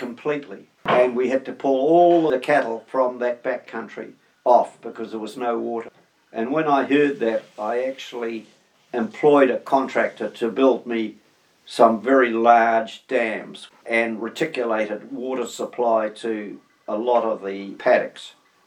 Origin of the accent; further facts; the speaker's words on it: Mangatarata, Waikato, New Zealand; I would walk a mob of cows and calves from my hometown farm at Mangatarata all the way into the Wapakariao sale yards